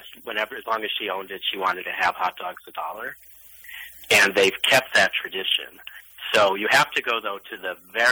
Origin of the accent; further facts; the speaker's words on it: California, United States; I grew up in California, but I visited my aunt in the summer